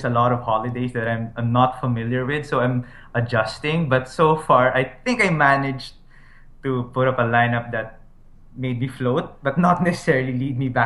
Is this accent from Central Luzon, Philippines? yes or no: no; Manila, Metro Manila, Philippines; I'm from Manila, Philippines, so it's a very big difference in terms of time.